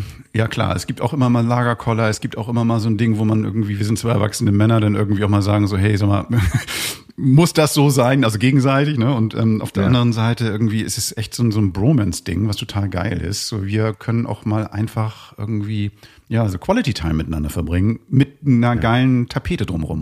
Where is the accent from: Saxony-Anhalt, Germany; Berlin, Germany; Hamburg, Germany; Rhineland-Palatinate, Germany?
Hamburg, Germany; ich komme aus Hamburg